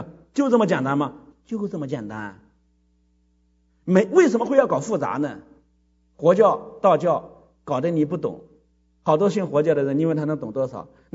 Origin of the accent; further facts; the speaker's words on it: China; 是中国人，我是这个，如果不是来这里待了几年，我应该哪里都，我是都是吃中国的水粮食，喝中国的水长大的，我到今天还是爱着我的国家，爱着中国人，我爱国，我是基督徒，爱我的国家，我是中国人。